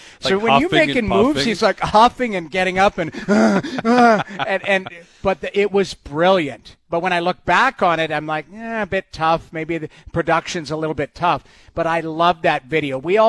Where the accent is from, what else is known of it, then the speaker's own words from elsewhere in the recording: Edmonton, Alberta, Canada; me growing up in Edmonton